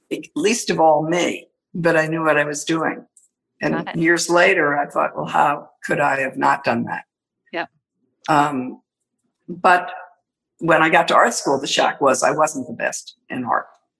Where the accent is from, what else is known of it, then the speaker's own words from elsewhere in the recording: Silver Spring, Maryland, United States; also born or lived in Washington, D.C. / Falls Church, Virginia; I was born in Washington, D.C. My father worked for the government. I lived until I was seven in Falls Church, Virginia. And then we moved to Silver Spring, Maryland